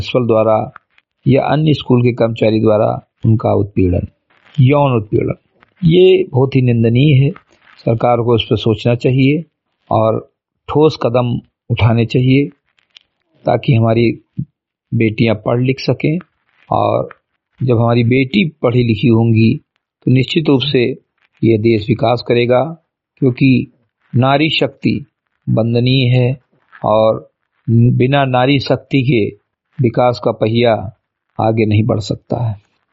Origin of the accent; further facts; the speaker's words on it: Bahraich, Uttar Pradesh, India; ग्राम सभा समिति घटी विकासखंड मेनपुरा जनपद बहराइच का मूल निवासी हूं